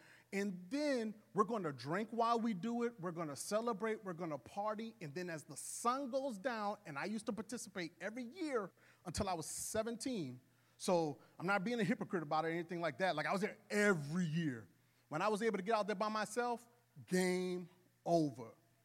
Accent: New Orleans, Louisiana, United States; And again, I'm from New Orleans, right? So in New Orleans, you kind of get a little more attuned to spiritual things.

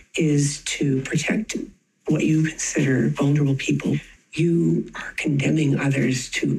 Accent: Canada; And I am so glad that I'm a Canadian.

